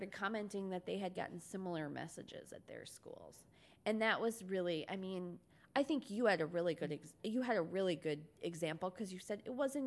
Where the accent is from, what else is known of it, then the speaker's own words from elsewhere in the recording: Minneapolis, Minnesota, United States; I'm from Minneapolis. I went to a large high school.